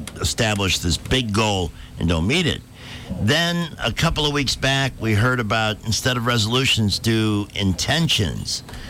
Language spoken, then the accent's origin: English; Chicago, Illinois, United States; I'm from the Windy City. I don't know if you guys know this, but I was born in Chicago.